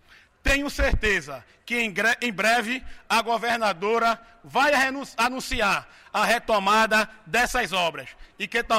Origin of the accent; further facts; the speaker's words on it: Cabo de Santo Agostinho, Pernambuco, Brazil; Universidade Federal Rural de Pernambuco, que fica na minha terra natal, no Cabo de Santo Agostinho.